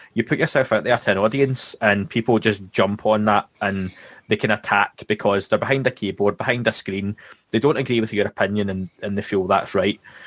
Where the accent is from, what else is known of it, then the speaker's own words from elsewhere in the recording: Scotland, United Kingdom; my background and where I'm from Scotland